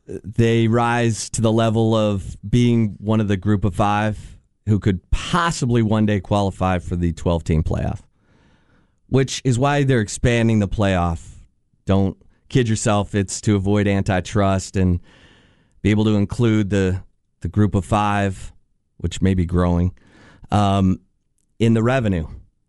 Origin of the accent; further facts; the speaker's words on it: Michigan, United States; And I'm like, "Actually, I'm from Michigan."